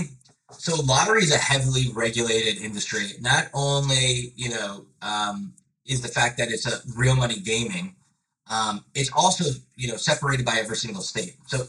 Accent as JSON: {"language": "English", "region": "New York", "country": "United States", "also_born_or_lived": "Sweden", "said": "When I was living in Sweden, as a New Yorker, it was really crazy seeing that New York was going through this renaissance of technology."}